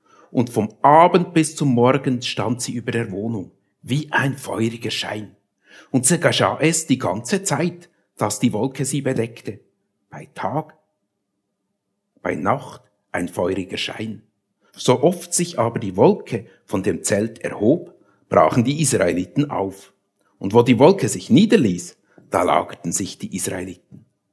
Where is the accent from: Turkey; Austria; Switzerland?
Switzerland; Bern; accent: Bernese German; soll ich Berndeutsch oder Hochdeutsch predigen, wobei, wie gesagt, Hochdeutsch kann ich nicht.